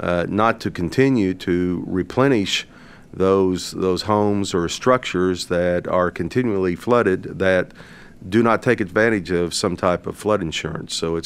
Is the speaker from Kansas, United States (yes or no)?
no; Oklahoma, United States; Tornado Alley, thank you, Bob. Oklahoma. My hometown was virtually destroyed in 1955 by a tornado